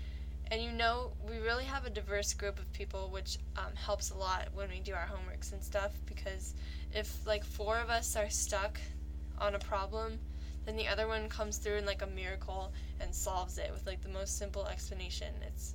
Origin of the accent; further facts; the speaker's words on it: San Diego, California, United States; I was born and raised in San Diego, and I went to Claremont High School.